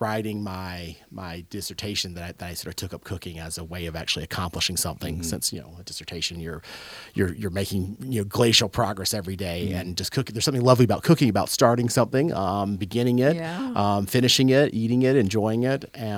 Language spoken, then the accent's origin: English; Deep South, United States; Oh, I grew up in the Deep South, and so that's my food heritage.